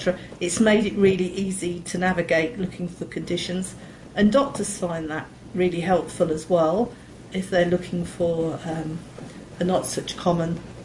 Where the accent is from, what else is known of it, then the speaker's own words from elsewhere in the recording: England, United Kingdom; I'm from England